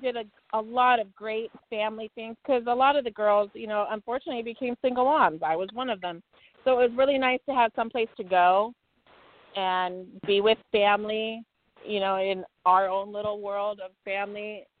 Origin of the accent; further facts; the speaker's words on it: Hawaii, United States; I go, I'm from Hawaii.